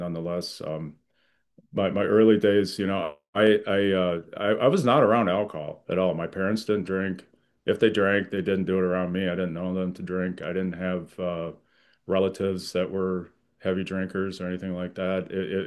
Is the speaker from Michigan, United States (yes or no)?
yes; Lansing, Michigan, United States; I was born in Lansing, Michigan, and that's where I grew up. My father was a Korean War veteran, and he was a engineer at Oldsmobile in Lansing, Michigan.